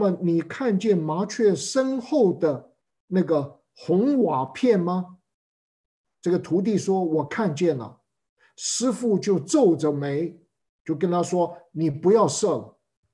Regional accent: China; 我们中国人懂得“精诚所至，金石为开”这样的一个道理。

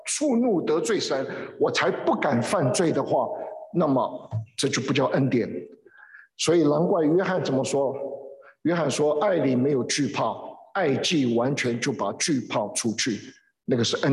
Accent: Shandong, China; 我是山东人，师母是广东人

